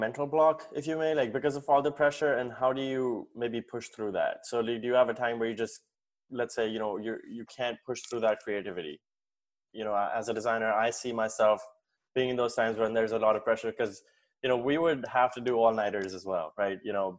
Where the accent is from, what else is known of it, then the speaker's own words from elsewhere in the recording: India; moved away; when I came from India, I really didn't know that that was going to be something that they, you know, make you do.